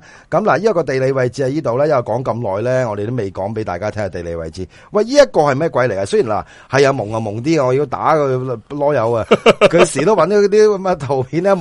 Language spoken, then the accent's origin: Cantonese; Hong Kong; 即系等于我哋香港人去日本买嘢。